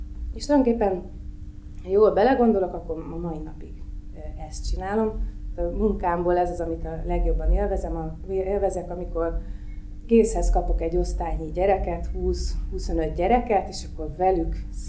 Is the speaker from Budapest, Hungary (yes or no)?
no; Vas, Hungary; A gyerekkoromat én egy kicsike kis faluba éltem le, 8. osztályos koromig Vas megyében jártam egy pici kis általános iskolába, egy 800 lelkes faluba.